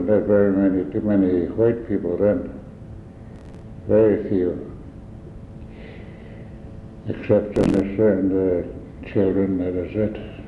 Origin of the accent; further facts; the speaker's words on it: Oakland, United States; Oakland. December 9, 1909. We lived there until I was old enough to go to school again. I went to school in the old school at Hazleton by that, St. Peter Church?